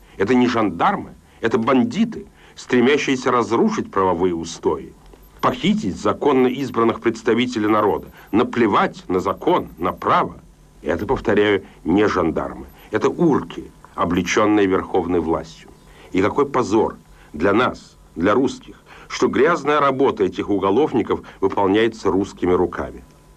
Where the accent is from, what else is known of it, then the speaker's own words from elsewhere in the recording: Russia; now in abroad; В этом долг, как нас, русских людей, живущих за рубежом, так и вас, русских людей, живущих у себя на родине.